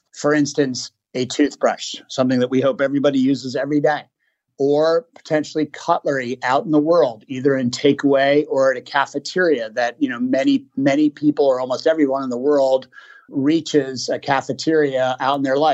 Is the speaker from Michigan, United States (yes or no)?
no; Massachusetts, United States; growing up in the Berkshires and the Berkshire Hills and out in nature